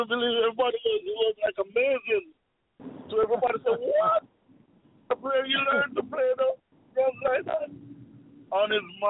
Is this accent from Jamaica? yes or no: yes; Jamaica; That's near to Montego Bay. That's the second city of Jamaica.